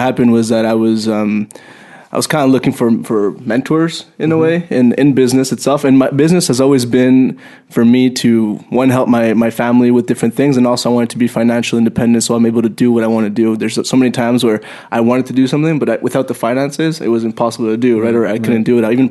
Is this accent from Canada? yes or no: yes; Montreal, Quebec, Canada; also born or lived in Mexico; I was born in Montreal. Then we went back to Mexico for some time for my dad's work. And then from my dad's work as well, came to Montreal. Grew up there, and I was basically speaking English with my friends and French at school, and then my house was Spanish